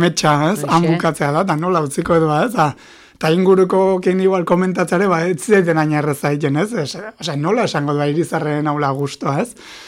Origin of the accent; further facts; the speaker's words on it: Beasain, Basque Country, Spain; Beasaindarra naiz ni, Saltxomendi baserrikoan gudu harretan daune baserri haundi batekoa.